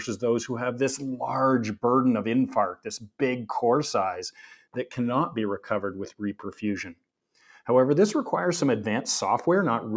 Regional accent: Canada; you know, I'm Canadian, eh?

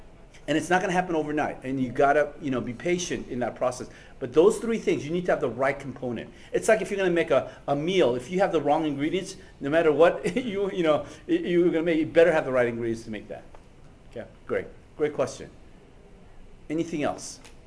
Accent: United States; as a Korean American, Paul, one of the things that I appreciate about our culture growing up in the Korean church was their commitment to sacrifice and a commitment to prayer

